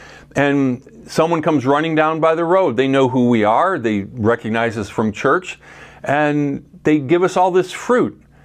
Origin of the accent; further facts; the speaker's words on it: Illinois, United States; Well, I grew up in DuPage County. And in case you're wondering, it is the second wealthiest county in the state of Illinois.